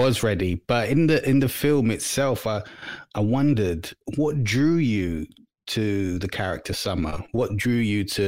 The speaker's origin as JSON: {"language": "English", "region": "London", "country": "United Kingdom", "tie": "born or raised there", "said": "I grew up in South London, so a small part of it, but not by no means was it a small town."}